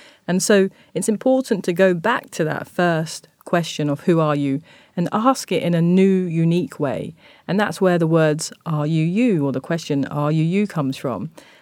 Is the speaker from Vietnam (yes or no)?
no; London, United Kingdom; moved away; this anger that I had growing up in London behind when I moved to Japan